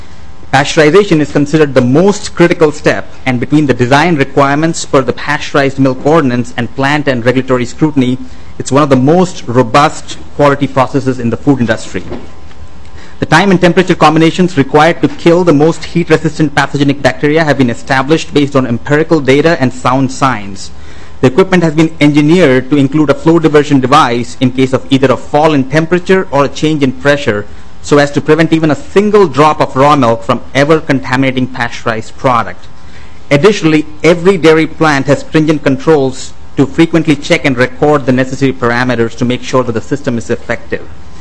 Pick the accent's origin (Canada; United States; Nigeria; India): India; I am reminded of my childhood growing up in India